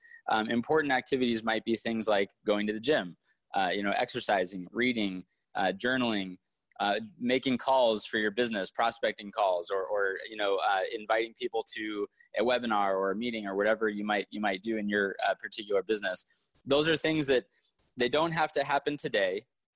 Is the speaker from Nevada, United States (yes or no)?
yes; Reno, Nevada, United States; I grew up in Reno, Nevada is kind of my hometown.